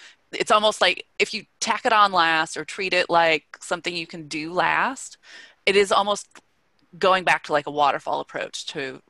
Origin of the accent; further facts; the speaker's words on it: Midwest, United States; I mean, I'm from the Midwest and it took me a long time to stop saying you guys.